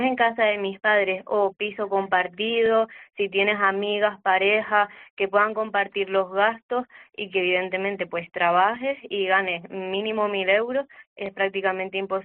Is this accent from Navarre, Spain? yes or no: no; Canary Islands, Spain; Los alquileres, sobre todo en Tenerife Sur, que también soy del sur de Tenerife